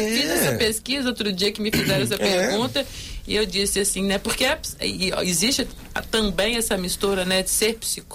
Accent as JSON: {"language": "Portuguese", "country": "Brazil", "said": "como nós brasileiros temos esse costume"}